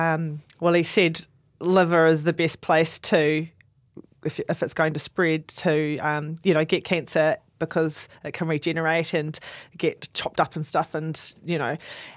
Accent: Southland, New Zealand; I'm from Southland, I'm quite a big girl, you know, I'm quite tall and big boned.

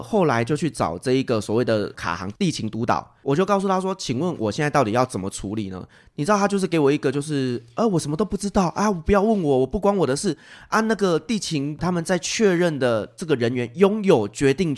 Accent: Taiwan; 而且我就跟他说我是台湾人啊，我要回台湾啊，这是台湾 ID 啊，这是我的台湾护照

